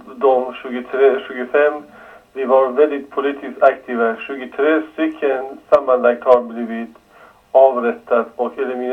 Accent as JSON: {"language": "Swedish", "town": "Tehran", "region": "Tehran Province", "country": "Iran", "tie": "born or raised there", "moved": "as an adult", "lives_now": "Sweden", "said": "Jag är född och uppvuxen i Teheran."}